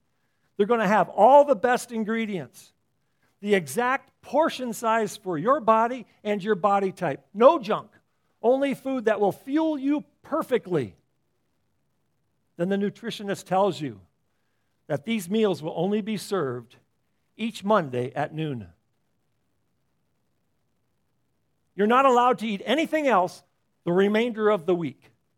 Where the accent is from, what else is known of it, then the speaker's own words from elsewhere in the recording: Iowa, United States; All the infants on the farm, where I grew up in Iowa, on the farm there, every lamb had milk from the mama ewe.